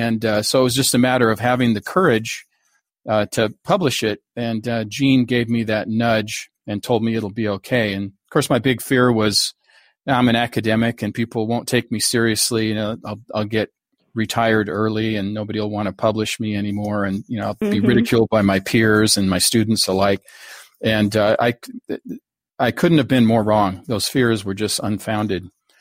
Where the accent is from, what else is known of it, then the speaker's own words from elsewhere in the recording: Seattle, Washington, United States; I grew up in Seattle and went to the University of Washington, dropped out, ended up in the Army.